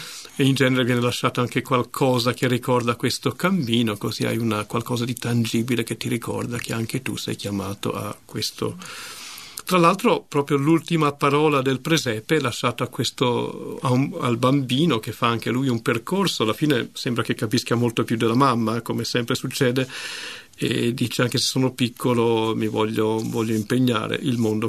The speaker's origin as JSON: {"language": "Italian", "town": "Florence", "region": "Tuscany", "country": "Italy", "said": "Io sono di Firenze"}